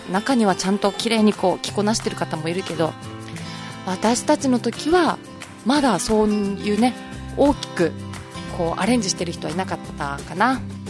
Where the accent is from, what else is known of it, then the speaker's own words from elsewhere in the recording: Nishihara, Okinawa, Japan; 15年前が私の成人式。西原出身なので